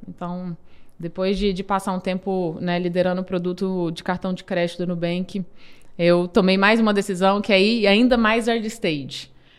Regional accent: Belo Horizonte, Minas Gerais, Brazil; accent: mineiro; saí de BH, não sei se o pessoal vai reparar com o tempo que eu tenho um sotaque forte, mineiro também.

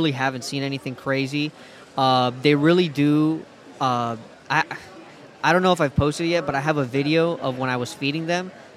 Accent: Nicaragua; And they're from my home country of Nicaragua.

